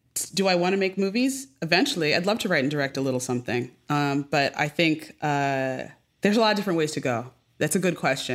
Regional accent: Westport, Connecticut, United States; I grew up in Westport, Connecticut. No one was, it was like 35% Jewish.

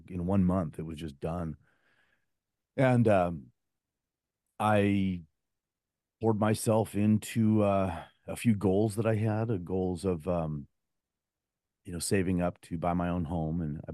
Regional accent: Bellevue, Washington, United States; I grew up in Bellevue, Washington. Great mom and dad and brother and sister, good upbringing, tiny church school

